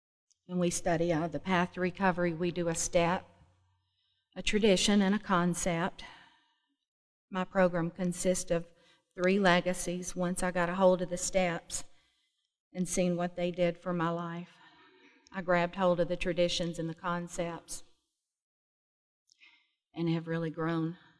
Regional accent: Nashville, Tennessee, United States; I'm from Nashville, Tennessee, and I was raised in Nashville, Tennessee.

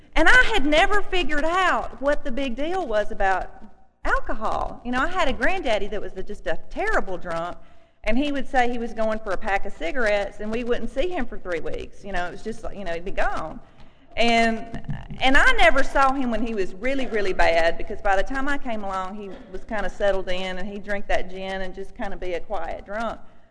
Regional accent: Mississippi, United States; also born or lived in Huntsville; When I was, I guess, about 8 years old, we moved to Mississippi from Huntsville, and I started riding a county school bus, and I went from a very urban sort of environment to the middle of nowhere

